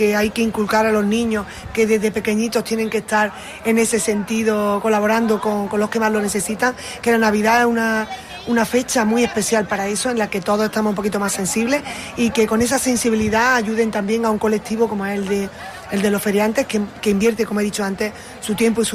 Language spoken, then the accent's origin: Spanish; Andalusia, Spain; porque, como buena andaluza, me gusta mucho el tardeo.